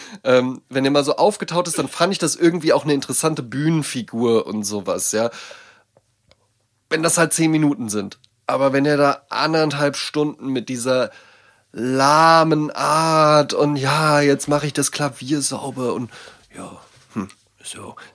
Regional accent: Wetzlar, Hesse, Germany; Zeitpunkt der Aufnahme ist er gerade in meiner alten Heimatstadt Wetzlar

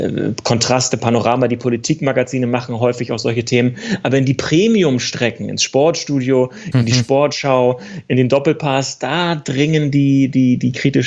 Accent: Mecklenburg-Vorpommern, Germany; Ich bin in der Nähe von Rostock aufgewachsen, in einer kleinen Stadt

